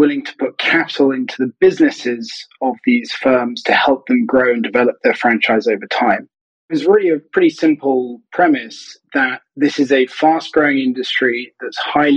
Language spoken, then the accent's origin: English; England, United Kingdom; But growing up in England and through the English system, and reading history at Oxford